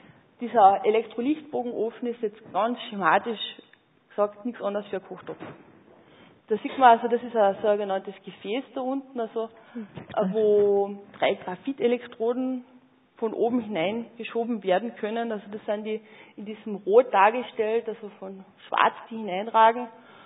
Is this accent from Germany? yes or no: no; Linz, Upper Austria, Austria; Ich glaube, wir sind ja alle aus Linz.